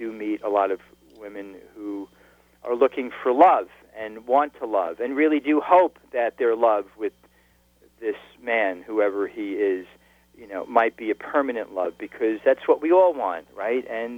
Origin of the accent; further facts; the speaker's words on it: Elmont, New York, United States; also born or lived in Queens; I come from Long Island. I was born in Queens, but raised in Elmont, and my parents raised the four of us there.